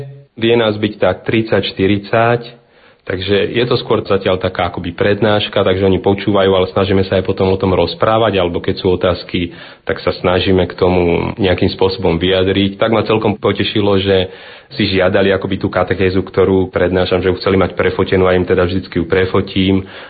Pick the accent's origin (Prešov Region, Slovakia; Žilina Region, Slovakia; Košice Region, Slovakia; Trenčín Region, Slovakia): Trenčín Region, Slovakia; Považská Bystrica; pochádzam z Považskej Bystrice, vyštudoval som seminár v Nitre, potom som pôsobil vo farnostiach Vlčince, Bošany, potom som istý čas strávil v Ríme štúdium psychológie a odtiaľ som sa vrátil sem